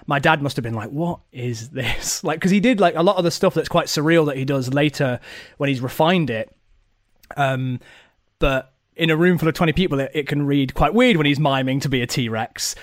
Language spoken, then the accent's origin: English; Nottingham, East Midlands, United Kingdom; I'm from Nottingham.